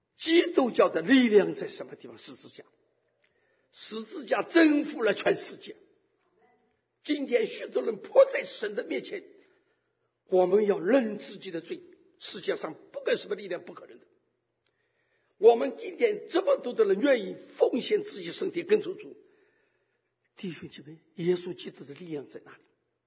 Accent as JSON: {"language": "Chinese", "country": "China", "said": "弟兄姐妹，我们中国人知道死这句话不好听"}